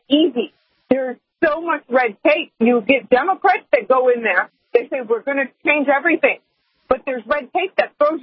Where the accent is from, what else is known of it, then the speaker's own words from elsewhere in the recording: Toledo, Ohio, United States; I grew up in poverty. I grew up in Toledo, Ohio. I grew up in the project.